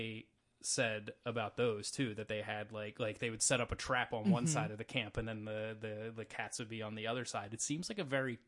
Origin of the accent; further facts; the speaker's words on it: Western Canada, Canada; I grew up in Western Canada, where cougars and bobcats were regularly sighted